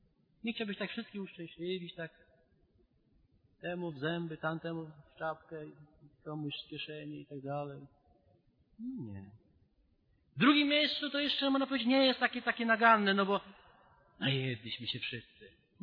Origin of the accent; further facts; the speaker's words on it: Lublin Voivodeship, Poland; my z Lubelskiego, że warszawiacy to są warszawiacy.